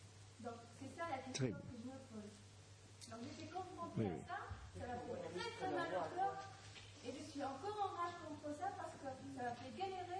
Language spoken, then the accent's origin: French; Tunisia; now in France; je me suis présentée au bureau des étudiants étrangers, comme je suis tunisienne.